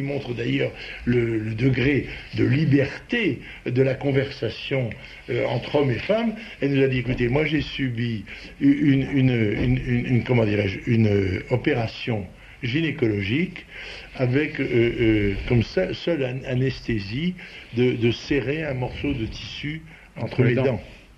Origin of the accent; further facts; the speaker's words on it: France; parce que je suis français et que je m'indigne au nom de la France